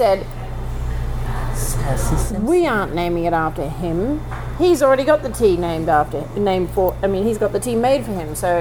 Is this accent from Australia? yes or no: yes; Perth, Western Australia, Australia; I'm from Perth.